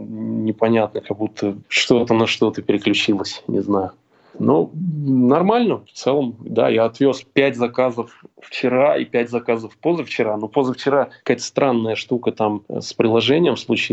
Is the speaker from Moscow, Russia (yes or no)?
yes; Moscow, Russia; Я вообще из Подмосковья, а Москва — это мой родной город. Я здесь учился, живу. Я вернулся домой.